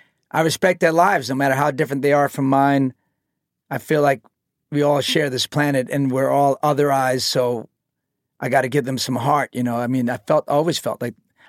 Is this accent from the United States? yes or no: yes; New York City, New York, United States; just growing up in New York City and just how aggressive, you know, my situation was at home and outside